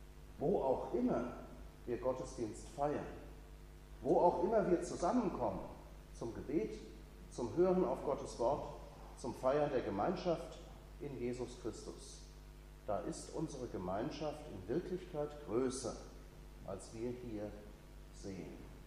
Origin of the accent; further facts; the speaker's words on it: Hesse, Germany; Da, wo ich herkomme, auch, das passt gut. In Oberhessen.